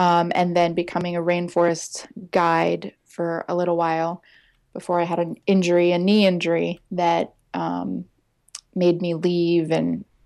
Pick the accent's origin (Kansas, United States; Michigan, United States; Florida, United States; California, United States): Kansas, United States; born there; accent: Southern; also born or lived in Alabama / New York; Well, I was born in Kansas, and I was a military brat, so we moved around a lot